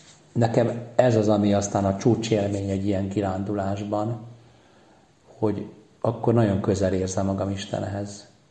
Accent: Hungary; És nagyon szeretem a Váci Egyházmegyét. Itt nőttem föl.

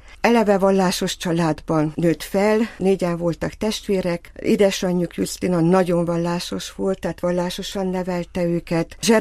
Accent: Sepsibükszád, Covasna, Romania; én meg Sepsibüsszádról származom, ugye Háromszékről, Kovászna megyéből

